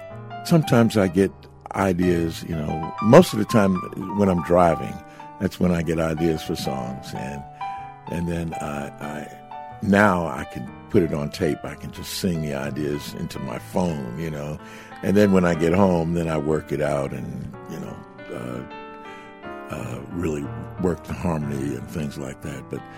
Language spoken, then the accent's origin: English; New York City, New York, United States; moved away as an adult; now in West Virginia, United States; Yes, I grew up in Jamaica, Queens